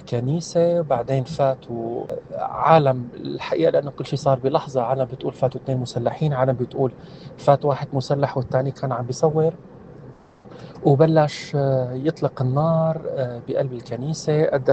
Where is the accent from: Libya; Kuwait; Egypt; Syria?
Syria; ممكن يصيبنا كسوريين، كمواطنين سوريين